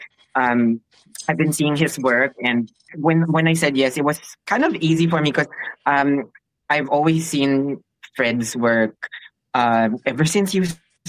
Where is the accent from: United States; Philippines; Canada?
Philippines; but I'm Filipino. I started my career in the Philippines. I know what Filipino desserts is.